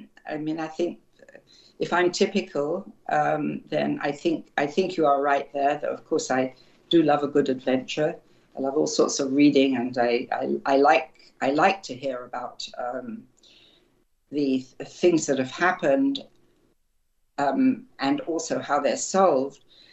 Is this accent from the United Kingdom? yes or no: yes; Croydon, London, United Kingdom; I grew up just outside Croydon, basically just outside London. It was basically London.